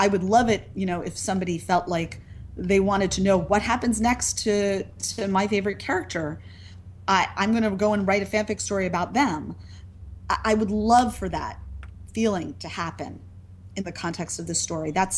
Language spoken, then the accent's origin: English; United States; you know, I'm American, so we're baseball players over here.